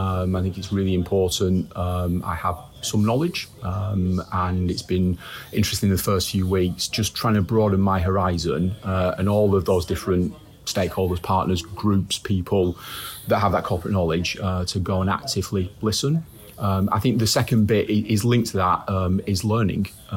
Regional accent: Manchester, North West England, United Kingdom; I'm from Manchester.

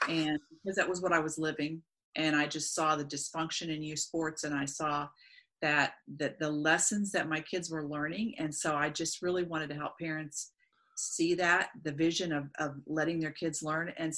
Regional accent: Florida, United States; I grew up in Florida. I was the youngest of six, and I played sports when I was younger.

